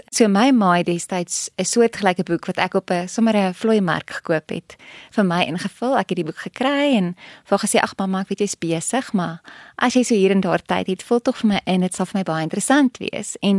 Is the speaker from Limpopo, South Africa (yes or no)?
yes; Marble Hall, Limpopo, South Africa; ek het op Marble Hall groot geword en hier by Tikkies geswat in Pretoria.